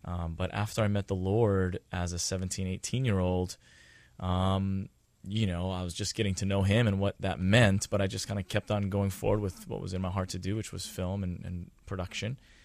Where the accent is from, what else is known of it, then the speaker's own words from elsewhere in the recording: Hawaii, United States; also born or lived in New Zealand; Yeah, I was born and raised here on Oahu. Just super blessed, you know, to have that life.